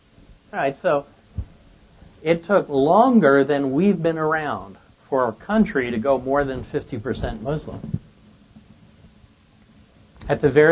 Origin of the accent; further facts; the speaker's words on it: Queens, New York, United States; because I come from Queens, I call it a protection racket